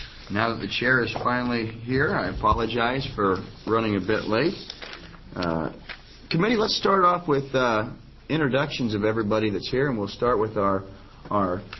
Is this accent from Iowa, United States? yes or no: no; Hillsboro, Oregon, United States; I'm the chairman of the committee. I'm from Hillsborough.